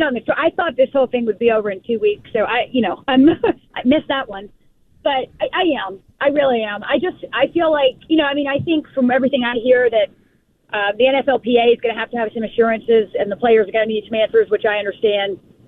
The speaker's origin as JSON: {"language": "English", "region": "South Carolina", "country": "United States", "said": "I'm from South Carolina. That's home."}